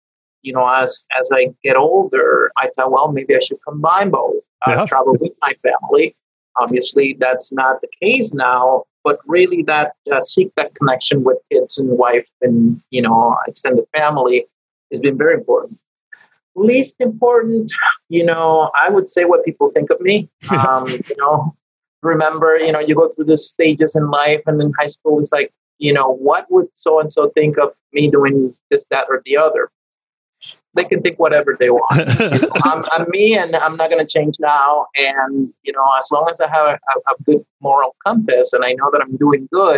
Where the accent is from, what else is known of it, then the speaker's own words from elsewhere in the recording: Panama; English is a second language; actually, that's how I learned English, you know, singing. And really, I was always very curious about the lyrics of albums. And, you know, in my high school years, popular music was American music in English in Panama for whatever reason.